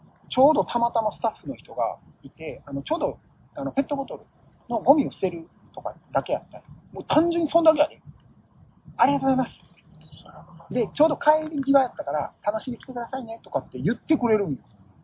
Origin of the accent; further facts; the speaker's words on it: Osaka, Japan; 大阪生まれ、大阪育ちやけど。